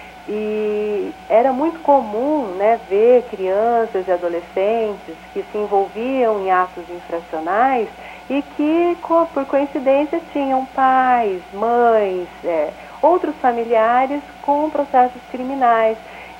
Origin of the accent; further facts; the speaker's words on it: São Paulo, Brazil; eu ingressei na magistratura no ano de 2004, e vim para o estado do Paraná, sou paulistana, vim de São Paulo para cá